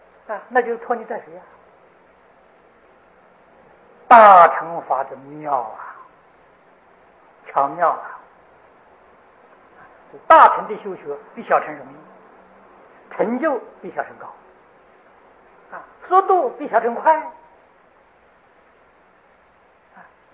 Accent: China; 这是我们中国人得天独厚啊啊

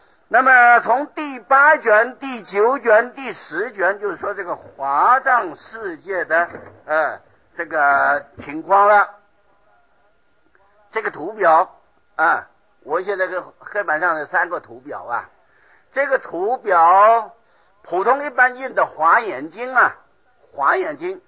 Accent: China; 我们中国人的这个头脑比较简单呢

